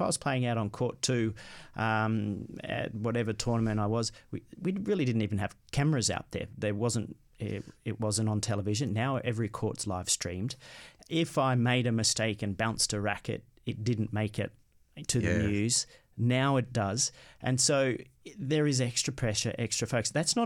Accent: Australia; So I was brought up in Australia.

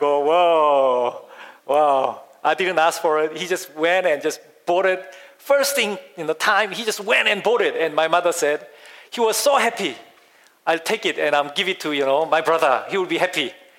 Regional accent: South Korea; when I was growing up in Korea

